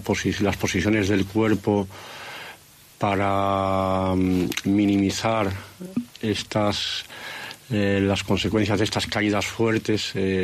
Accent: Lugo, Galicia, Spain; nací y viví en Lugo durante los primeros 40 años de mi vida. Allí los inviernos son largos, realmente largos, muy lluviosos, es un frío húmedo

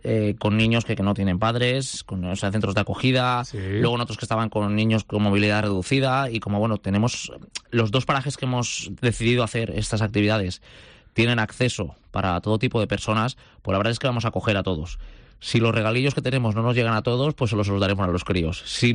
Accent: Anna, Valencian Community, Spain; vengo de Agna, un pequeño pero precioso pueblo de la provincia de Valencia.

